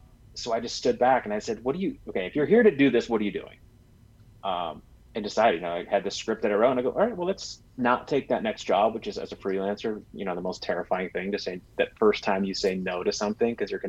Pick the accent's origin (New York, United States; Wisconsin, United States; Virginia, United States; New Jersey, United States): Wisconsin, United States; Green Bay; And it's, you know, it's down in Milwaukee. I grew up in Green Bay.